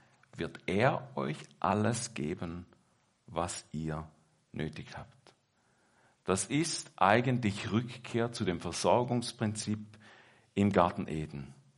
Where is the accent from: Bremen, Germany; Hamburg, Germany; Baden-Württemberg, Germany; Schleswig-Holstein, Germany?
Baden-Württemberg, Germany; also born or lived in Switzerland; ich bin zwar in der Schweiz geboren, aber einen großen Teil meiner Kindheit und Jugendzeit in Deutschland aufgewachsen, und zwar in Süddeutschland bei den Schwaben.